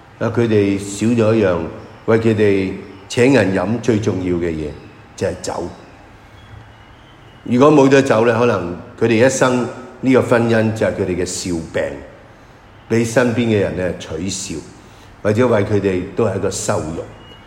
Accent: Hong Kong; 咁今日咧，我谂为我哋香港人嘅，系面对好多嘅而家我哋好紧张嘅呢个印度法啊

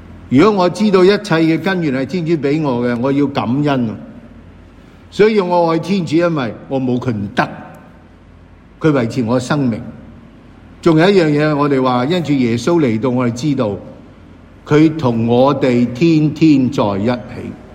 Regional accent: China; 我哋中国人就咁爱啦吓

